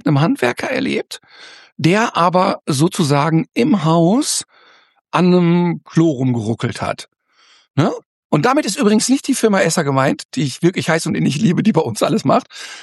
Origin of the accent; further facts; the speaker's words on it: North Rhine-Westphalia, Germany; Ich komme nämlich ursprünglich aus dem Ruhrgebiet.